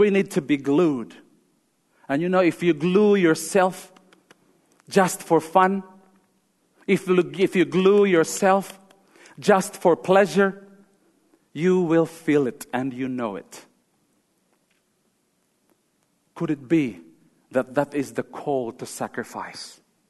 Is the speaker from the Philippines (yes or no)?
yes; Philippines; now in Australia; I grew up in the Philippines.